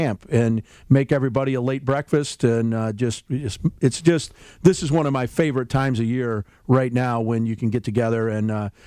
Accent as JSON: {"language": "English", "town": "Charlotte", "region": "Michigan", "country": "United States", "tie": "born or raised there", "said": "I grew up in Charlotte, south of Lansing, got some great friends."}